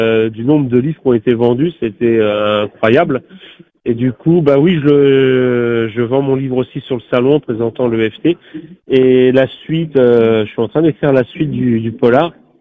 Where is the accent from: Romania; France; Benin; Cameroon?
France; Châtellerault, Nouvelle-Aquitaine; Non, oui, je suis de Châtellerault, donc ouais, ça va vite, hein, en 30 minutes, on a fait la route